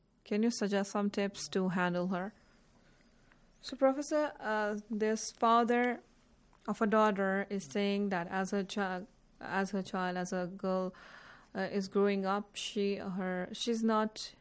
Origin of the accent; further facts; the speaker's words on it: Pakistan; I'm from Pakistan.